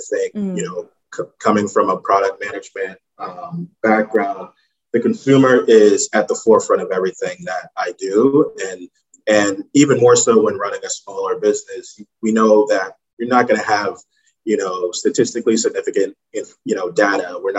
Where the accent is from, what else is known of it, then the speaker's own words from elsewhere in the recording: Massachusetts, United States; also born or lived in Jamaica; So I am from Jamaica, grew up here in Massachusetts, and knew that I could tie in a lot of the Caribbean inspiration into things like hot sauce.